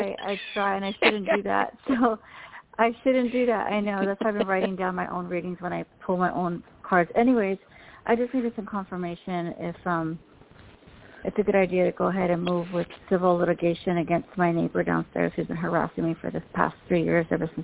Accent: San Diego, California, United States; I'm from San Diego, California.

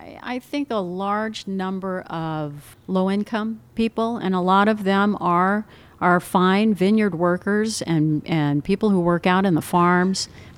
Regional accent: Concord, California, United States; I came from the East Bay, Concord, and it's a big city, concrete all over the place.

